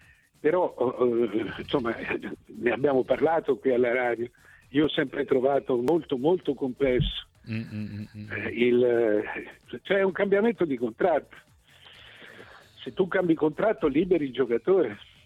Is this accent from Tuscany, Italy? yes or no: yes; Florence, Tuscany, Italy; il sindaco sa che io sono di Firenze e tengo tutti i dati di Firenze